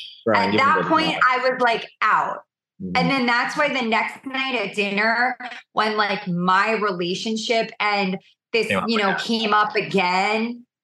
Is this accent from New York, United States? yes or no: yes; New York, United States; You know, yeah, I am. I'm a New Yorker and like, I'm always going to take the shot.